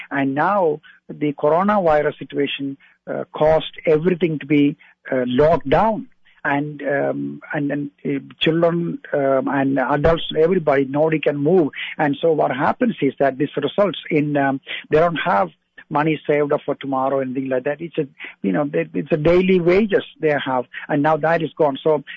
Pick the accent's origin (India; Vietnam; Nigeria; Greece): India; Niranam, Kerala; English is a second language; now in United States; my village name was mentioned, N-I-R-A-N-A-M, Niranam.